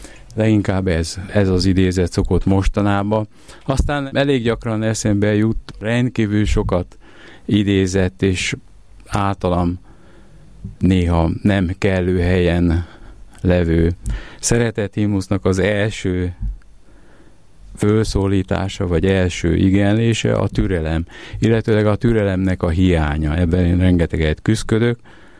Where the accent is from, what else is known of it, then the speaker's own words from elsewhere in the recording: Szeged, Csongrád-Csanád, Hungary; born there; Én Szegeden születtem, ott végeztem az Orvostudományi Egyetemet is